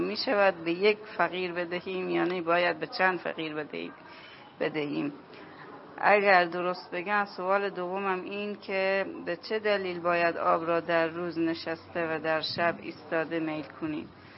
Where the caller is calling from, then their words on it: Afghanistan; از افغانستان هستم.